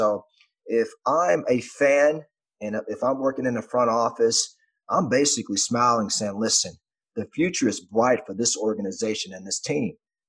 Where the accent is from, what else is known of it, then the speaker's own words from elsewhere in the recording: Dallas, Texas, United States; I'm from Dallas, born and raised. And when you're born in Dallas, one thing that is ingrained or instilled in you is you have to love the Cowboys.